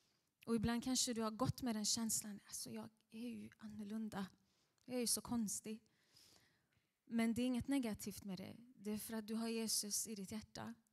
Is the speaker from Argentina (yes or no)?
no; Iran; now in Sweden; När vi flydde från Iran i Karachi, Pakistan, så fanns det ett missionärspar som talade farsi och de var assyrier.